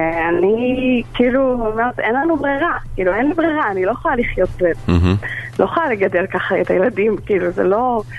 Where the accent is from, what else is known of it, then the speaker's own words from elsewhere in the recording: Jerusalem, Jerusalem District, Israel; אני ילידת ירושלים, כאילו אני ירושלמית, גדלתי ליד שכונות דתיות, גדלתי ליד שכונת בית וגן